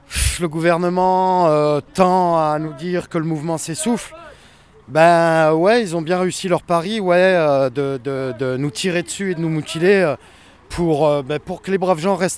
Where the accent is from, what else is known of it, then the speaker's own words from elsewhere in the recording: Pau, Nouvelle-Aquitaine, France; Je viens de Pau, dans les Pyrénées-Atlantiques.